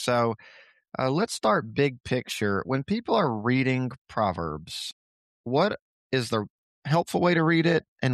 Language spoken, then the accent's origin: English; Auburn, United States; I grew up in Auburn, but we'd go to Chattanooga every summer.